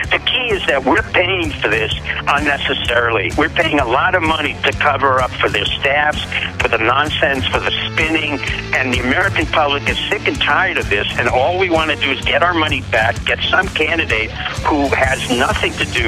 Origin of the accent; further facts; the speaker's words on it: France; now in United States; I grew up in France, and I came to America because this is a country of opportunity.